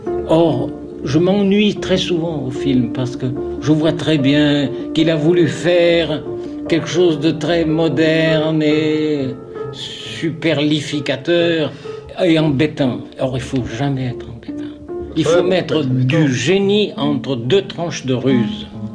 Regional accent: Corfu, Ionian Islands, Greece; born there; French is a second language; Je suis né à Corfou.

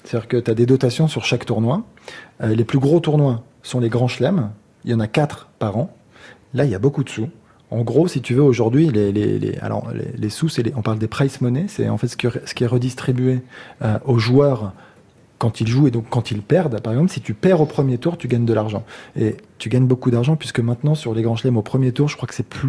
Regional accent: Casablanca, Casablanca-Settat, Morocco; J'ai grandi à Casablanca, au Maroc

